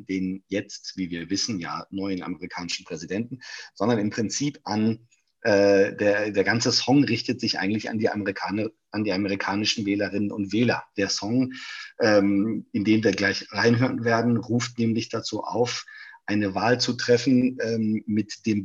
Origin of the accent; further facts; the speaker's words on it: Düsseldorf, North Rhine-Westphalia, Germany; du wärst im schönen Nachbarort meiner Heimatstadt Düsseldorf, nämlich in Köln